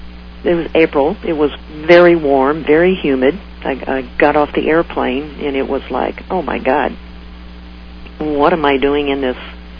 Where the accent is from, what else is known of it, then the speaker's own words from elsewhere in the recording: Lake Charles, Louisiana, United States; I actually left from New Orleans. My hometown at the time was in Lake Charles